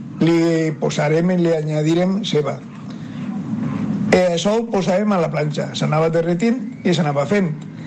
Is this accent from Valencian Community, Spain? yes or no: yes; Almussafes, Valencian Community, Spain; born there; al ser d'Almussafes, la meva ciutat natal